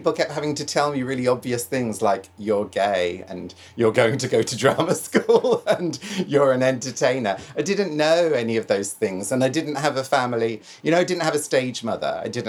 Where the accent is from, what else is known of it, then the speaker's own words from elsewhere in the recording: Canterbury, South East England, United Kingdom; now in London, United Kingdom; I grew up just outside Canterbury. And yes, I came to London